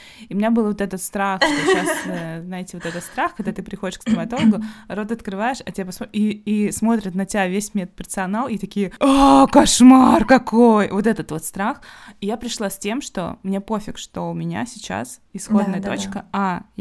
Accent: Russia; мы выросли в России

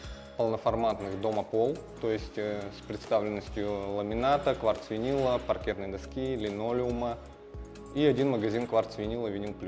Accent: Izhevsk, Udmurtia, Russia; born there; Я родился в Ижевске в 89 году.

